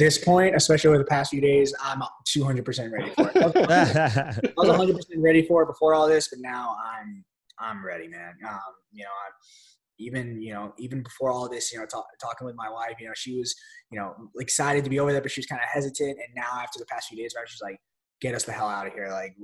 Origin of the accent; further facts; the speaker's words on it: Chicago, Illinois, United States; born there; I was born in Chicago, Illinois, yeah.